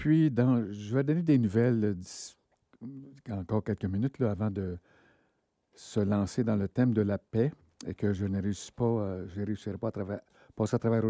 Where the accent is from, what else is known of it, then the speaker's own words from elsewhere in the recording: Quebec, Canada; moi, je viens de l'Abitibi.